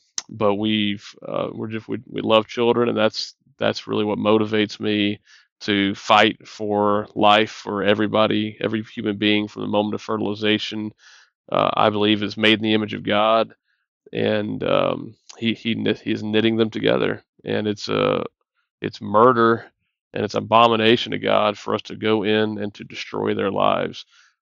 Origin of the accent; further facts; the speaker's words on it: Houston, Texas, United States; Well, I was born in the Houston, Texas area. I've been a Texas guy, Texas boy, my whole life. And now live a little bit north of Austin, Texas.